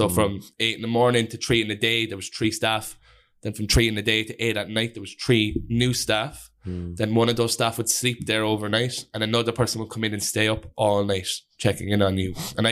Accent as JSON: {"language": "English", "town": "Cork", "region": "Munster", "country": "Ireland", "tie": "born or raised there", "said": "So I'm from the Glen. I'm born 6th of May 1999, so I'm 22 years of age. I grew up in a house in the Glen in an estate called Mangerton Close."}